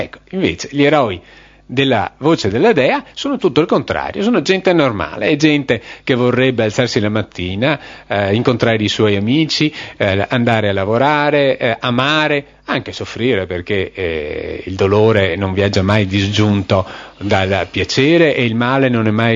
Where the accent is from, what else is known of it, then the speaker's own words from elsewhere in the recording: Veneto, Italy; In definitiva, io sono veneto e parlo di me stesso.